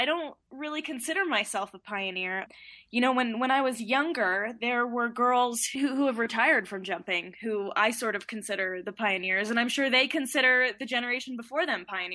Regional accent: Park City, Utah, United States; Growing up in Park City, we were on the mountain every weekend with our friends and our family just skiing.

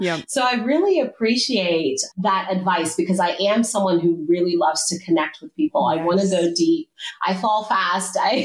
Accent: Zimbabwe; now in United States; where I am today is inspired by my background growing up in Zimbabwe and navigating the American education system

